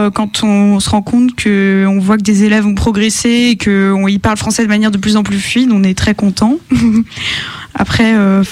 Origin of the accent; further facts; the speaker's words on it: France; born there; je suis née en France et que j'ai tout de suite des petites été prises dans le système scolaire français. Voilà, enfin, mes parents me parlent en albanais par exemple, mais moi j'ai tendance à toujours répondre en français.